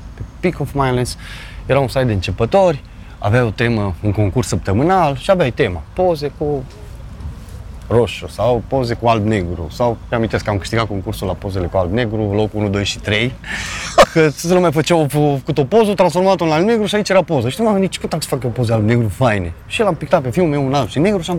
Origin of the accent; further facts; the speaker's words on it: Satu Mare County, Romania; Dar eu sunt din Oaș, m-ai adus în Baia Mare, n-am nicio treabă.